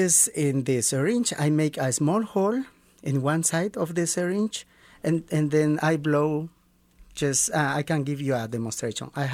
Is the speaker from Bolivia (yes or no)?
yes; Bolivia; English is a second language; Yeah, I am from Bolivia.